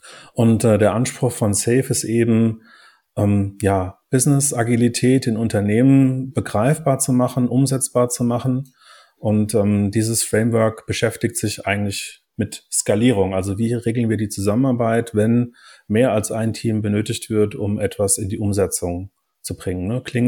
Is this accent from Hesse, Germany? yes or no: yes; Offenbach, Hesse, Germany; ich bin gebürtiger Hesse, also in Offenbach geboren, durfte man vor ein paar Jahren noch nicht so laut erzählen und bin nie wirklich aus Hessen weggekommen. Gibt eine kurze Episode, habe ich in Rheinland-Pfalz gewohnt, aber ich bin jetzt im schönen Ried in der Nähe von Darmstadt zu Hause.